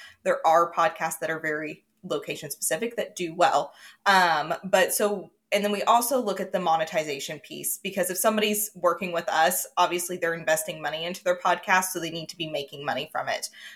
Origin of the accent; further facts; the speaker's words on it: Indiana, United States; now in Louisville, United States; I am from Louisville, Kentucky. We're originally from Indiana. So the Midwest, very, very, very Midwest.